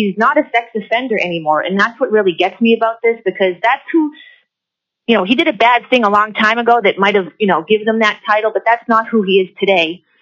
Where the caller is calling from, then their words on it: Shishmaref, Alaska, United States; And I'm calling from Shishmaref.